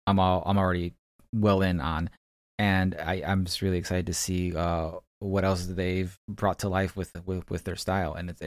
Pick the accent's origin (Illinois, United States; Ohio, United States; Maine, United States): Illinois, United States; Chicago; I, you know, being born and raised in Chicago, I always love Chicago set